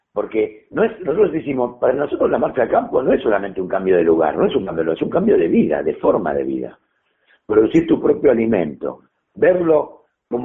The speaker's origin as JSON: {"language": "Spanish", "region": "San Luis", "country": "Argentina", "tie": "born or raised there", "said": "yo me crié en San Luis, en chiquito, ¿viste?"}